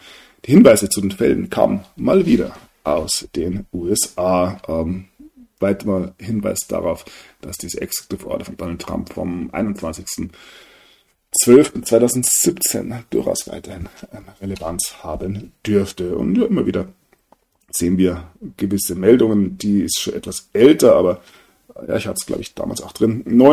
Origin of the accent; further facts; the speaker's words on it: Bavaria, Germany; vielleicht ist es für mich als Bayer einfach in der Genetik schon etwas, was man sehr, sehr kritisch sieht